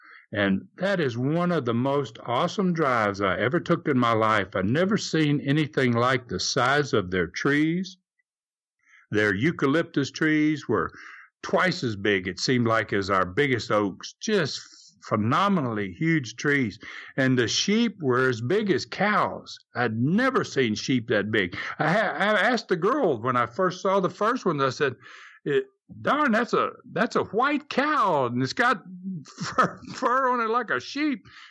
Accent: United States; And I go, "Well, I'm from America, you know."

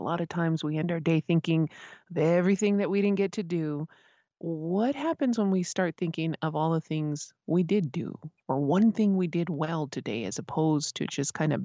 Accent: Isleta Pueblo, New Mexico, United States; from Isleta Pueblo

